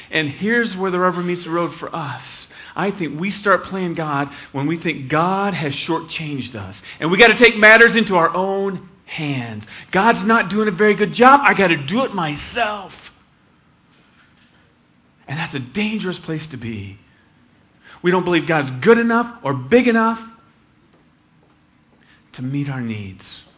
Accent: Fort Collins, Colorado, United States; Fort Collins, Colorado. Rush Limbaugh had a rally. It was 10, 12 years ago, and he came to my hometown

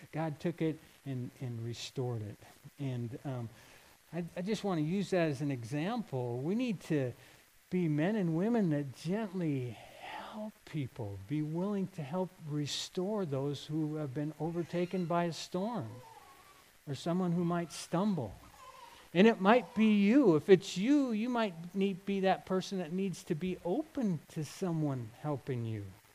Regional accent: Iowa, United States; I've been caught in snowstorms or even tornadoes when I was younger, growing up in Iowa.

